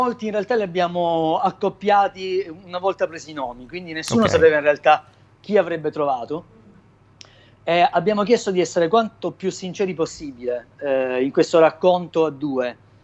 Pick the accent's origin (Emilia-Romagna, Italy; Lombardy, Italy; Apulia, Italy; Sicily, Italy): Apulia, Italy; Oltre al fatto che io sono pugliese, voi siete in Sicilia